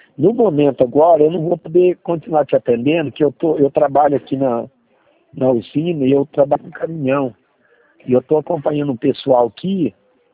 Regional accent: Vargem Grande, Brazil; Não, sou da cidade de Vargem Grande. Estou longe de Limeira.

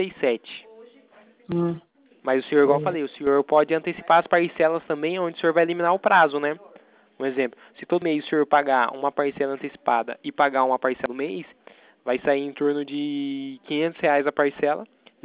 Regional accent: São Paulo, Brazil; Eu sou daqui do interior de São Paulo

